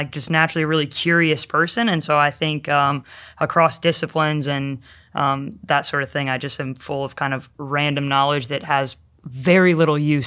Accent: Columbus, Indiana, United States; Grew up for the most of my childhood in Columbus, Indiana.

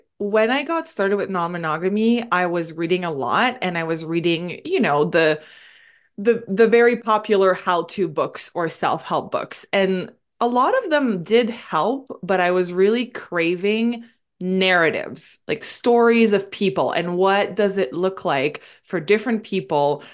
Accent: Montreal, Quebec, Canada; accent: French Canadian; I'm originally from Montreal. I'm French Canadian. Sometimes people wonder the accent. That's what it is.

